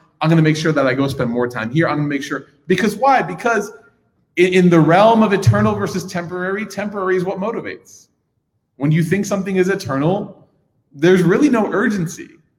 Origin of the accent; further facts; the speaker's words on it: Chicago, Illinois, United States; I'll never forget, you know, every single time growing up in Chicago when a friend from our demographic passed away